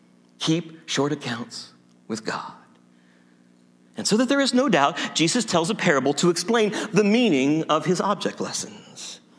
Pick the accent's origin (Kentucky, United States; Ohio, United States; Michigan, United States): Ohio, United States; Circleville; Every year in my hometown of Circleville, Ohio, you can visit the Circleville Pumpkin Show.